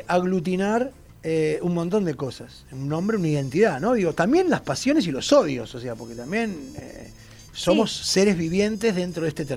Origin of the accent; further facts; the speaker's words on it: Argentina; Soy argentino. Que no es lo mismo que decir soy parte de las Provincias Unidas o vivo en con la Confederación. Soy argentino.